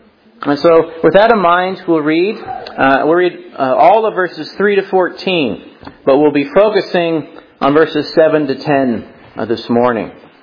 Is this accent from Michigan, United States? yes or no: no; Washington, United States; one of the things that I miss from home, where I grew up in Washington, is the mountains.